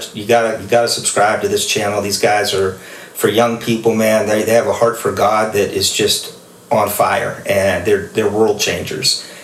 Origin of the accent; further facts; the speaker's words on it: Plum, Pennsylvania, United States; Yeah, so growing up, you know, I grew up here in Plum Borough.